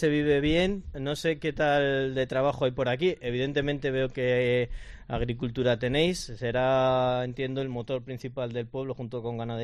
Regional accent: Mingorría, Castile and León, Spain; soy de Mingorría, que a muchos dicen que es ya de casi la Sierra de Ávila.

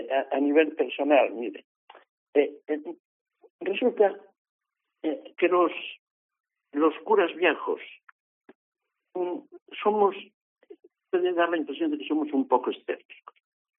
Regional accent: Galicia, Spain; los gallegos siempre tenemos otro sentido por ahí por el cual pensamos

